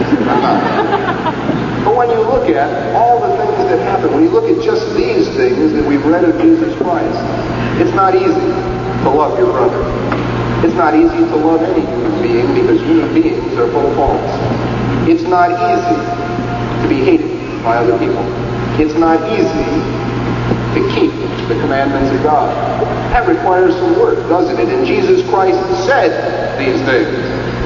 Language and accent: English; Chicago, Illinois, United States; Unfortunately, I come from Chicago, and that's a hang-up those of us in Chicago have.